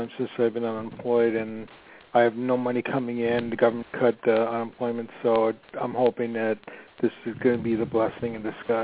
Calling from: Los Angeles, California, United States; I'm calling from Los Angeles.

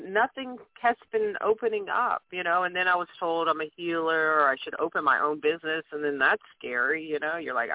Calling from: Louisiana, United States; I'm from Louisiana.

